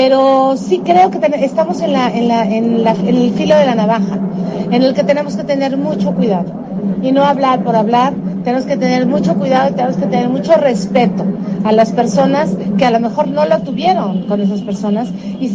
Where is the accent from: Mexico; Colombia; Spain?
Mexico; pues como mujer latina y mexicana, dices, ay, mejor me